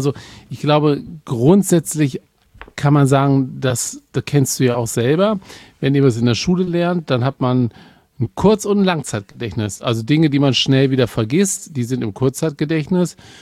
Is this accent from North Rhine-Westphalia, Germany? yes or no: yes; Düsseldorf, North Rhine-Westphalia, Germany; liebe Grüße nach Düsseldorf, meiner alten Heimatstadt.